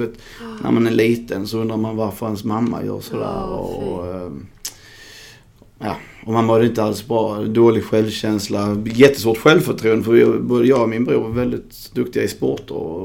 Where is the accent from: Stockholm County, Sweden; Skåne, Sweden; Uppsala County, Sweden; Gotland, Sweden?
Skåne, Sweden; I Skansta, Hässleholm, jag är uppvuxen i Skåne då.